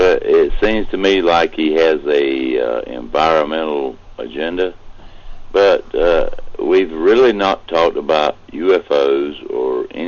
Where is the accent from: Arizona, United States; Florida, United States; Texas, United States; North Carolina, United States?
North Carolina, United States; I'm from North Carolina.